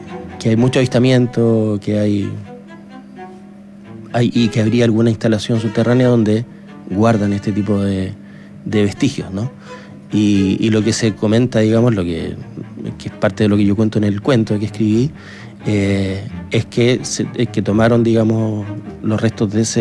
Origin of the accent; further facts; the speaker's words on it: Magallanes, Chile; Sí, claro, sí. Yo soy magallánico, pero yo estaba acá, estaba de vacaciones.